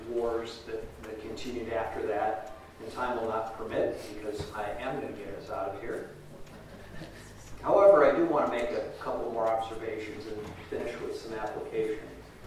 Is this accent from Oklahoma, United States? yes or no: no; Chicago, Illinois, United States; I'm from Chicago